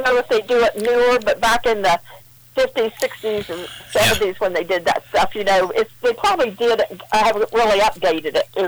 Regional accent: Oak Hill, Ohio, United States; I'm from Oak Hill, down from...

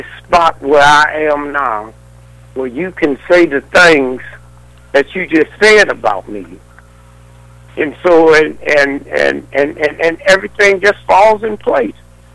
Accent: St. Louis, Missouri, United States; born there; I know nothing about show business. I didn't come from show business. I was born in St. Louis, Missouri. There was no clubs that a youngster could go to.

